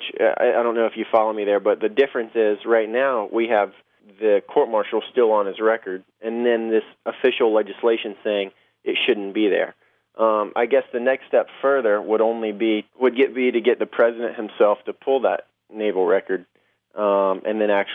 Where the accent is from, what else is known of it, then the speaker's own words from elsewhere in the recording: Pensacola, Florida, United States; And also growing up in Pensacola and seeing the Blue Angels, which is the Navy's air show team, has really, I thought, was pretty cool.